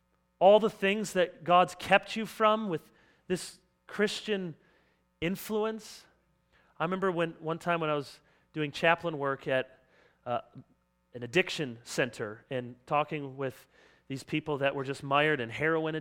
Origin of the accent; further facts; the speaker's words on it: Jenison, Michigan, United States; I said, I'm from Michigan. Oh, I heard that about Michigan. Not a lot of drugs there. I said, I don't know if that's true, but I think there probably are. Just not in my part of Jenison that I knew of.